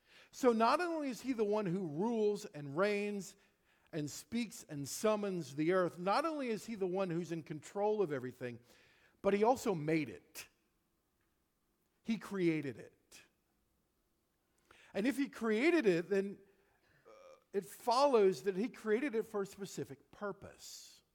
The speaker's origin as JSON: {"language": "English", "region": "Nebraska", "country": "United States", "tie": "born or raised there", "said": "I grew up in Nebraska. I grew up where the wind hurts your face on a regular basis in January."}